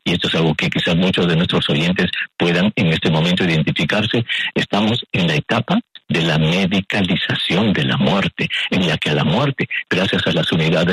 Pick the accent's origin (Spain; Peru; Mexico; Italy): Peru; como decimos en mi país, en el Perú